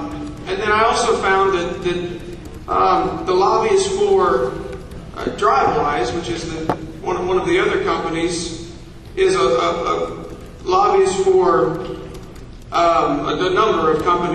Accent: Columbia, Missouri, United States; also born or lived in Joplin; I'm from Boone, Columbia. I was born in Joplin.

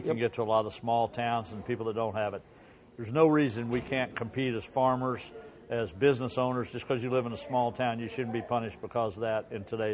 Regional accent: Bolivar, Missouri, United States; how much different it is in my hometown of Bolivar versus St. Louis.

